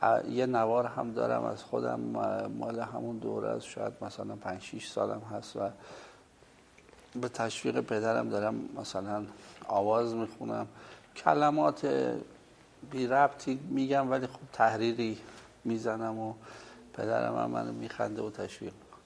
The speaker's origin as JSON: {"language": "Persian", "region": "Qom", "country": "Iran", "tie": "born or raised there", "said": "هنوز منزل پدری ما قم هست. و دیگه ما در قم به دنیا آمدیم."}